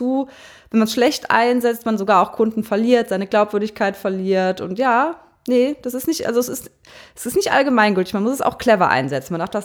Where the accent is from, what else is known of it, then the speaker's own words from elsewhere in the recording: Rhineland-Palatinate, Germany; Wir kommen ja aus der Eifel. In der Nähe ist der Nürburgring.